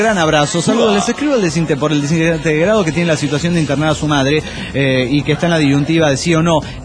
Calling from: Mexico City, Mexico; del DF mexicano.

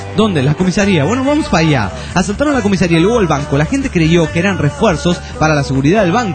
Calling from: Mexico City, Mexico; Hola, vato … de la Ciudad de México.

